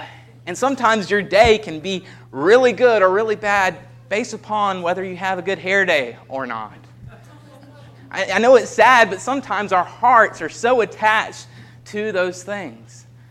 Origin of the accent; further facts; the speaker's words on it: the South, United States; I grew up in the South, the Deep South, and there they say football is king or football is God or football is religion.